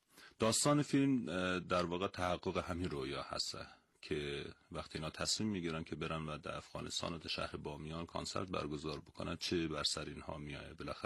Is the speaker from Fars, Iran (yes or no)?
no; Mashhad, Razavi Khorasan, Iran; also born or lived in Karaj / Tehran; ولایت پدری ما که بامیان است، ولی خب من خودم در ایران به دنیا آمدم، اینجا کلان شدم تا دوران دبیرستان، دیگه تا پایان دبیرستانم در مشهد بودم